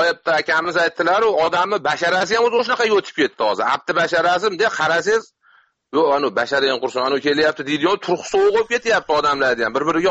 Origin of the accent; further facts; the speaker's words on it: Margilan, Fergana Region, Uzbekistan; Marg'ilondanman.